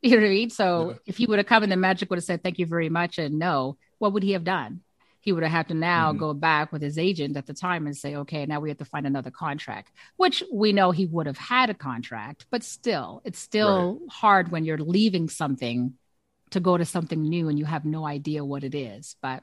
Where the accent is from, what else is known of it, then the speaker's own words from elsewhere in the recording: Canada; So for me as a Canadian, absolutely, I'm so proud.